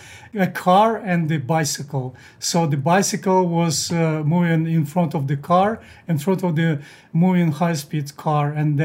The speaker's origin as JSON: {"language": "English", "country": "Kazakhstan", "tie": "born there", "second_language": "English", "said": "Because I was born in Kazakhstan in a desert, and my toys were only dead snakes or horses that I could ride on."}